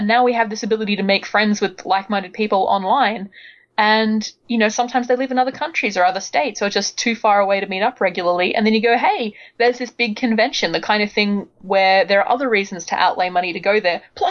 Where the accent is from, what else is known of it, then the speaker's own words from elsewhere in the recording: Australia; growing up in Australia, we didn't really have, if you were like me and you liked science fiction fantasy, there weren't as many sort of big conventions or local conventions.